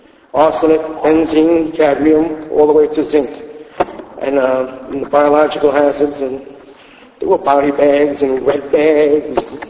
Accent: Rockaway, New York, United States; also born or lived in Queens

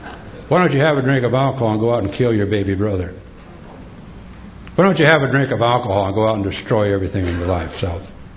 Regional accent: Willowbrook, California, United States; Where are you from? I'm from Willowbrook, baby.

